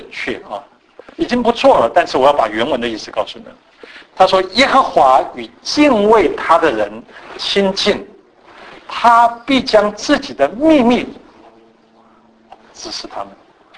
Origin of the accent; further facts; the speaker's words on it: China; 你知道我们中国人取名字都不是乱取的，对不对？我们中国人的名字都要取得很有意义。